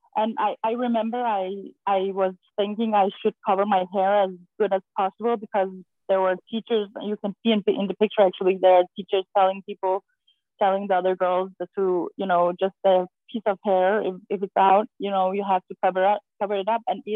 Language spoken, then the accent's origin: English; Iran; I was born in Iran after the revolution in Iran. I was born in 82